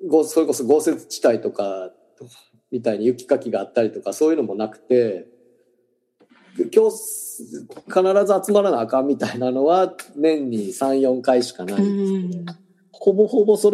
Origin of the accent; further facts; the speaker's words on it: Chigasaki, Kanagawa, Japan; also born or lived in Tokyo; 生まれは東京で育ったのは神奈川県の茅ヶ崎市なんですけど、そこはこれニュータウンって言われてるとこで、ただ昔からのお祭りとかもなかったし